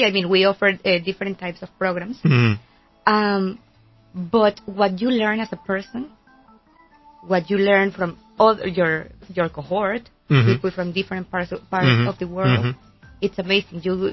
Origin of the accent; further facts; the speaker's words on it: Las Tablas, Los Santos, Panama; We are from Las Tablas here in Panama.